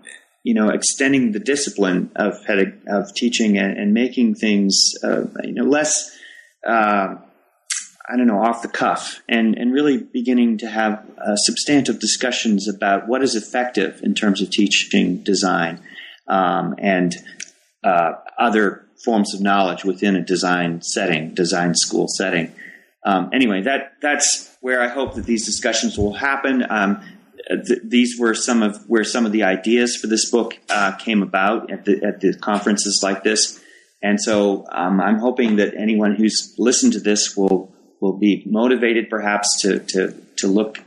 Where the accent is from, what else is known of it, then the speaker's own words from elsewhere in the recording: Canada; I would use the word discussion because I'm Canadian rather than argument.